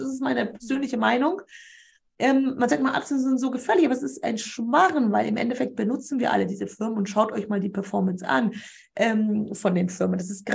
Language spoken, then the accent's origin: German; Poland; Aber ich bin sehr gläubig. Ich komme aus Polen, das sind ja alle katholisch.